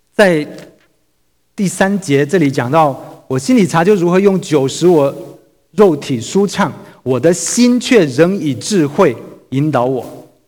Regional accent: Shantou, Guangdong, China; 我家是汕头的，我在汕头老家的时候呢

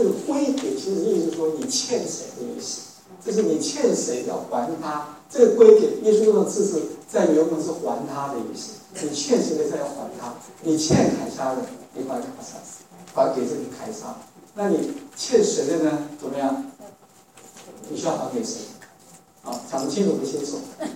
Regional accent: China; now in United States; 我说我是中国人呢，我说中国来的

